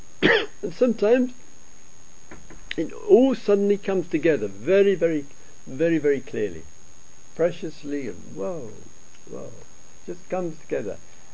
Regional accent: England, United Kingdom; we don't do that, we're English. But this is Totnes, we can do that.

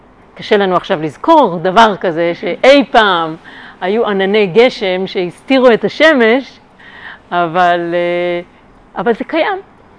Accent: Kabri, Northern District, Israel; אני נולדתי וגדלתי לא רחוק מפה, בקיבוץ קברי, אז בשבילי זה לחזור לאזור הבית, הגליל המערבי.

